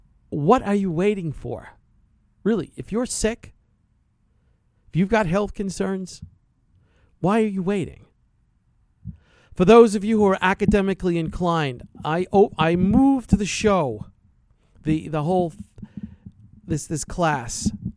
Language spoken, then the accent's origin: English; Irvine, California, United States; I grew up in Irvine near the nuclear reactor sites there. On Barranca.